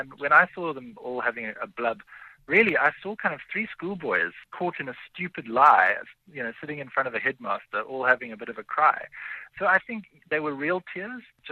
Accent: South Africa; I have to give my take as a South African

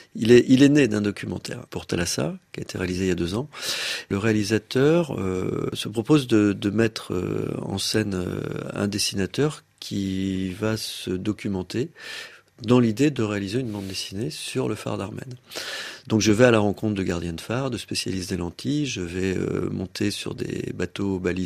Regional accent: Brittany, France; ça se passait chez moi, en Bretagne.

